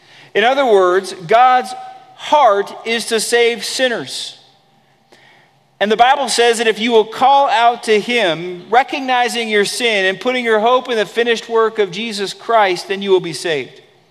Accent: California, United States; I grew up in California and lived through several earthquakes.

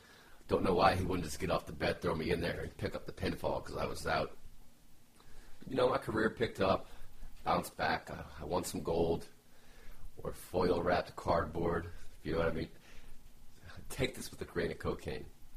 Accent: New Orleans, Louisiana, United States; I am from New Orleans, Louisiana.

